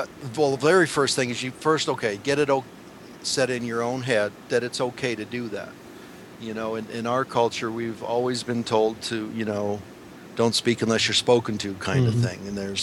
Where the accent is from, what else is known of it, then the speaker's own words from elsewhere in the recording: Canada; okay, I'm a Canadian. I am the one red-blooded Canadian male who doesn't play hockey.